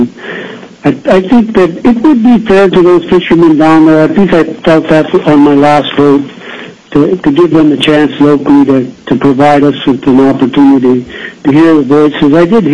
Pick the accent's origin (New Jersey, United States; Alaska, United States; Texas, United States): Alaska, United States; Huslia; now in Fairbanks, United States; I was originally from Hoosier, but I live here in Fairbanks, supporting my children's college education.